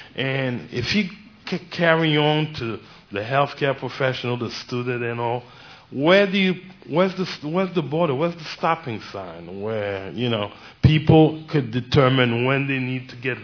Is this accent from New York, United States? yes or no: yes; New York, United States; I'm from New York